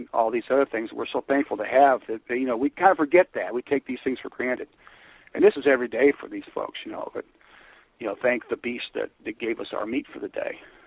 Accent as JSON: {"language": "English", "town": "Alton", "region": "Illinois", "country": "United States", "tie": "born or raised there", "said": "where I grew up here in Alton, which is right next to the town where I live in now, and I grew up around race riots."}